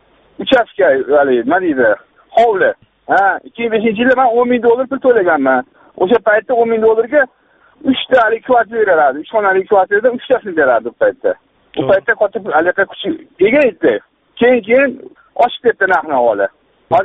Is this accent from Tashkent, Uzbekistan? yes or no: yes; Tashkent, Uzbekistan; Toshkentdanman.